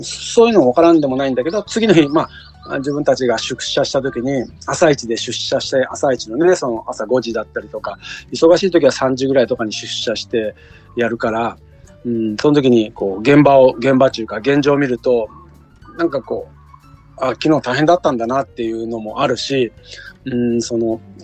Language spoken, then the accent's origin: Japanese; Kyushu, Japan; 私が九州にいた頃に、まあ高校まあ最後らへんかな